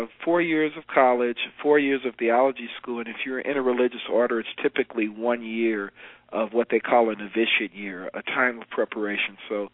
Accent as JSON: {"language": "English", "town": "St. Louis", "region": "Missouri", "country": "United States", "tie": "born or raised there", "moved": "as an adult", "lives_now": "Chicago, United States", "said": "St. Louis mm-hmm. is my hometown. I was born and raised a cradle Catholic, raised in the parish of St. Alphonsus Liguori Rock Church Parish"}